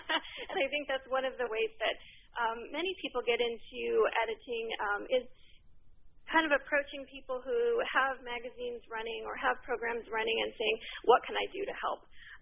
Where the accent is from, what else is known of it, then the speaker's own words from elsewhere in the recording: Fresno, California, United States; also born or lived in Northwest US; I did not. I'm actually from Central California. Fresno is my hometown. I've been living in the Northwest for about the last 5 years.